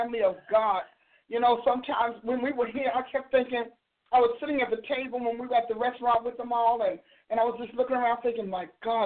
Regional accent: New Jersey, United States; I like New Jersey. That's my home state. Born and raised in the state of New Jersey, where wonderful things happen.

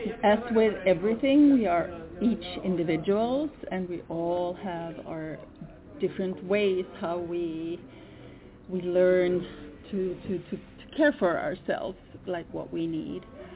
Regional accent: Sweden; first language Swedish; English is a second language; because my mother language is Swedish, and in the word for love in Swedish is Chad Lake.

